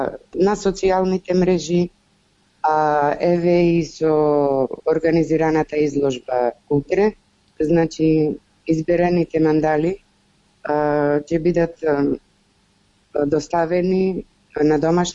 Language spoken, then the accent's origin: Macedonian; Prilep, Pelagonia, North Macedonia; од Прилеп.